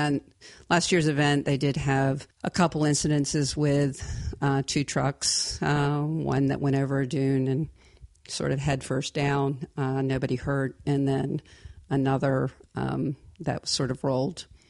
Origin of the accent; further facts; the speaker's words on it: East Coast, United States; also born or lived in Florida; Well, you're from the East Coast and I'm from the East Coast. So lived in Florida for a while